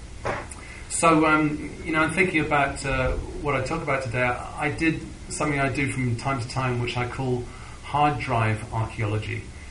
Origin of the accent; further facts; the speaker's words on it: London, United Kingdom; You know, I was growing up in London. I was a teenager in London.